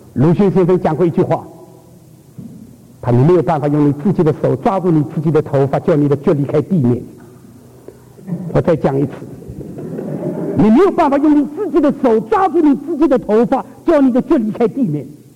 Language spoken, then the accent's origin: Chinese; China; 特别我们是中国人，那中国有很多关于教导的问题